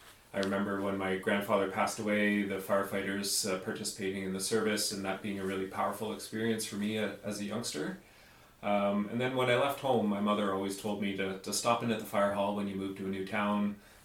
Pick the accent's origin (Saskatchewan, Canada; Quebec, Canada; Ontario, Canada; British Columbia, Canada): Ontario, Canada; I grew up in Lanark County. I went to high school in Carlton Place.